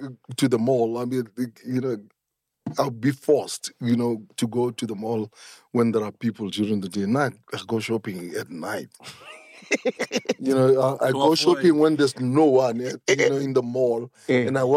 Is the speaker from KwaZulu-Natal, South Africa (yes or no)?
no; Soweto, Gauteng, South Africa; growing up in Soweto made me who I am today.